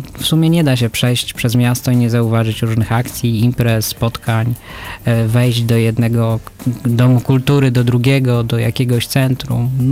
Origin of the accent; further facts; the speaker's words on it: Lublin, Lublin Voivodeship, Poland; No ja się urodziłem w Lublinie, dla mnie to jest środek świata, nie Nowy Jork, ale Lublin, no jestem tutaj. Tutaj są moje korzenie.